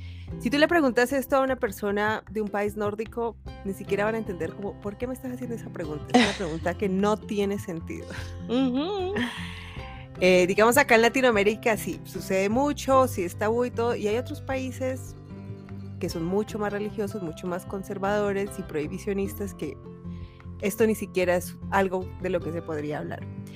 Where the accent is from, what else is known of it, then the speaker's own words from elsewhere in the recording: Colombia; Bueno, yo soy de Colombia, yo soy educadora sexual.